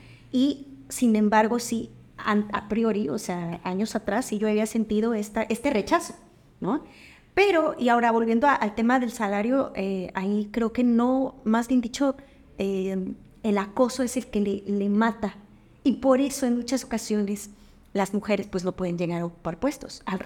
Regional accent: Mexico City, Mexico; now in Cancún, Mexico; Soy de la Ciudad de México, con dos hijos

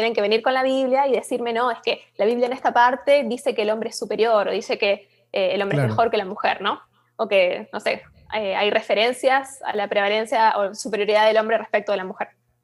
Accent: Argentina; now in Lima, Peru; yo soy argentina, pero estoy acá sirviendo en Lima, Perú.

